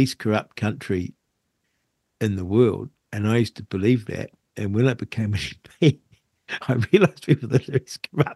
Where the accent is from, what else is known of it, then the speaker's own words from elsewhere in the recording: New Zealand; it's very hard to live with as a Kiwi that an innocent man is condemned to jail.